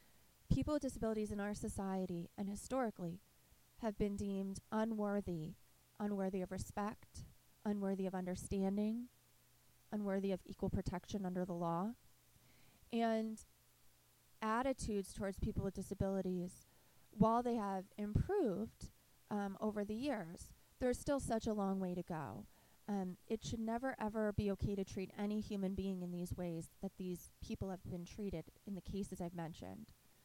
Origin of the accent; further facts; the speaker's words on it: Philadelphia, Pennsylvania, United States; now in Michigan, United States; So in Michigan, where I'm from, initially, I'm from Philadelphia, but now I am in Michigan and have been for a very long time.